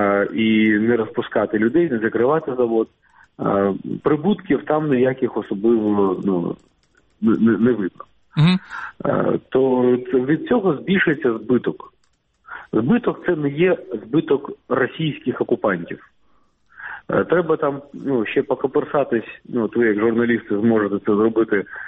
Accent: Armyansk, Crimea, Ukraine; Я сам звідти, я з Армянська, я там закінчував школу, там закінчував училище, там перші мої діти народились, звідти в армію пішов в українську

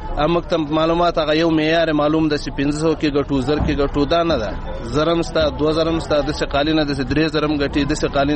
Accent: Logar, Afghanistan; زه د لوګر ولایت اوسیدونکی یم

